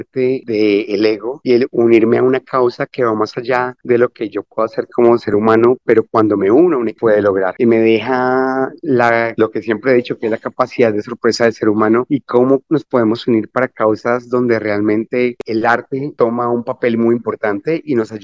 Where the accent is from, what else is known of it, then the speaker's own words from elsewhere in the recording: Colombia; moved away as an adult; Yo soy colombiano y llegué como refugiado a los 20 años. Llegué solo, sin familia.